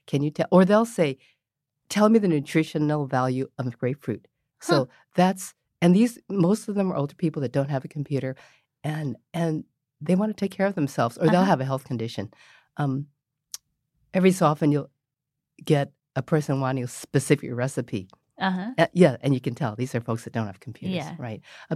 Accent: San Francisco, California, United States; I grew up in North Beach, actually, on Green and Kearney.

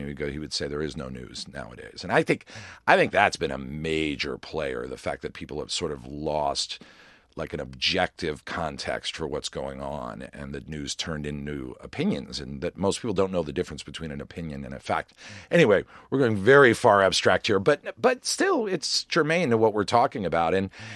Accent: Worcester, Massachusetts, United States; also born or lived in Philadelphia area; We lived in Worcester, Massachusetts, pretty tough area of Worcester. And then outside Philadelphia, ended up going to Temple University.

